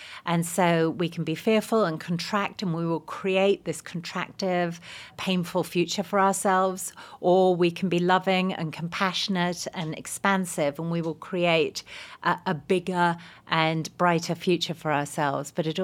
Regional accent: England, United Kingdom; I'm English. I'm watching Britain become fearful and contract in the same way.

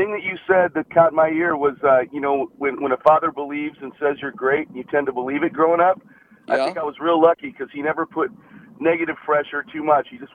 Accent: Seattle, Washington, United States; I was up in Seattle, Lake Washington High School up there.

